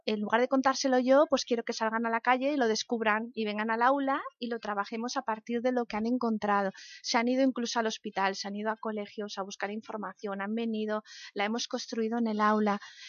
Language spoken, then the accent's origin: Spanish; Castile and León, Spain; Pues primero porque soy leonesa y nos gusta comer.